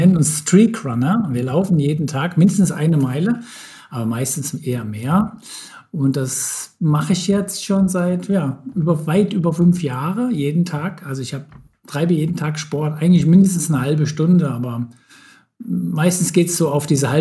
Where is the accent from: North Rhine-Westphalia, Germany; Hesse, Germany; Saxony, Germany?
Hesse, Germany; Bad Nauheim; Ich bin in Bad Nauheim groß geworden, das ist zwischen Frankfurt und Gießen. Bad Nauheim ist bekannt für Eishockey, jeder spielt dort Eishockey.